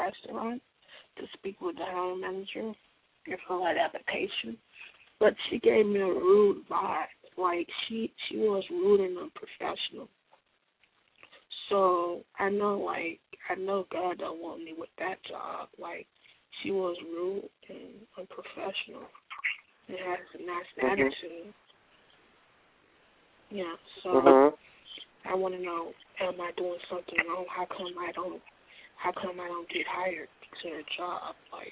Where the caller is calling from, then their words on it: Orlando, Florida, United States; I'm calling from Orlando, Florida.